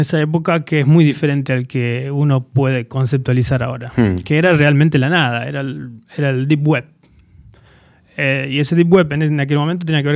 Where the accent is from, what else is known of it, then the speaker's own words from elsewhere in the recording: Catamarca, Argentina; De Catamarca, sí, del interior.